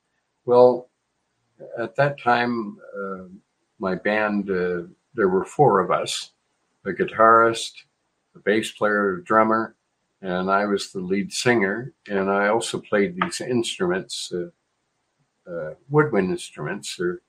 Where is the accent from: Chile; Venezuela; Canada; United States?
Canada; I thought it was a little unfair because I'm a Canadian